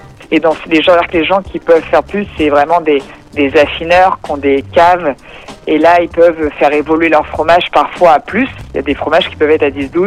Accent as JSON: {"language": "French", "region": "Normandy", "country": "France", "said": "c'est pas parce qu'on est normand"}